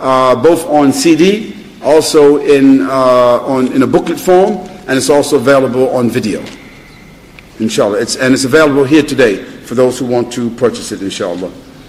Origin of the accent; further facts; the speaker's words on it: Brooklyn, New York, United States; also born or lived in Harlem, United States; Brooklyn, New York, where I was raised, I was born in Harlem, but I was raised in Brooklyn, New York.